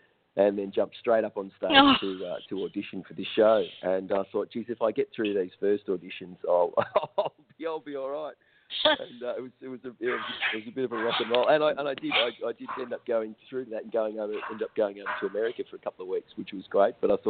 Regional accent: Australia; I think sometimes, as an Australian, we tend to be a little bit more laid back

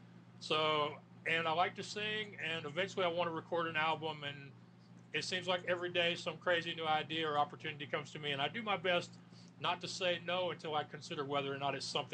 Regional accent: Spring, Texas, United States; I'm from Spring, which is just a little bit further up the road. But yes, I'm born and raised in Texas.

